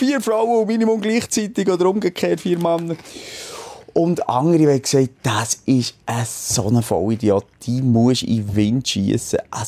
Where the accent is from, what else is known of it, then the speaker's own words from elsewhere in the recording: Bern, Switzerland; Ein Meeting, wo wir als Berner auf Zürich fahren.